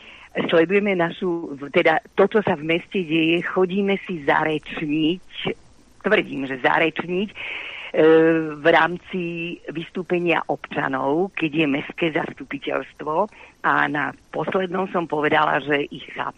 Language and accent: Slovak; Bratislava, Bratislava Region, Slovakia; ja ako rodená Bratislavčanka